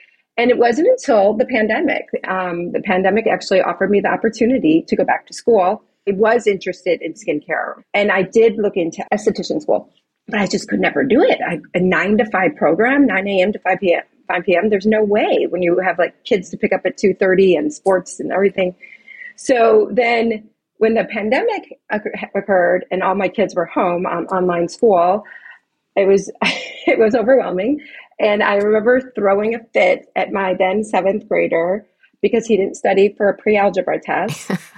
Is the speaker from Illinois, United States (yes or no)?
yes; Chicago, Illinois, United States; now in California, United States; So I originally, I'm not native to California. I'm from Chicago, and I was a physical therapist in Chicago.